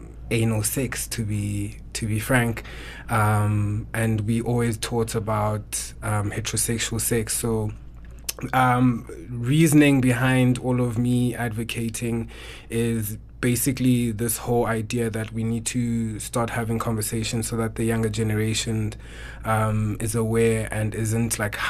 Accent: Eastern Cape, South Africa; now in Johannesburg, South Africa; I'm a 28-year-old gay male, born and bred in the Eastern Cape. I have lived in Cape Town, and basically now I reside in Joburg

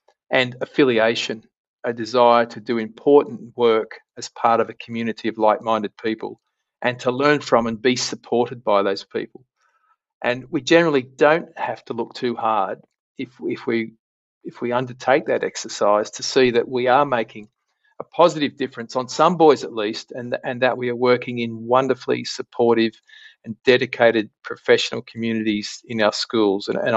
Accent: Western Australia, Australia; of my home state here in WA have a word

